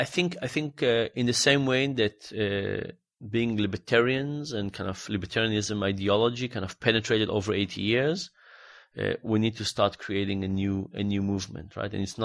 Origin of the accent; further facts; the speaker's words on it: Israel; I grew up in Israel.